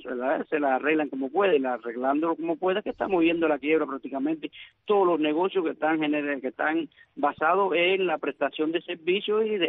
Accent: Cuba; hablando como en cubano, en cubano limpio, sí, a voz rajada, que el pueblo de Cuba se está muriendo de hambre.

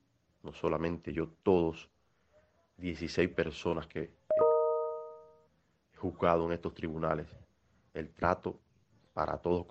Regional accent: Cuba; violan todos nuestros derechos elementales como ciudadano cubano

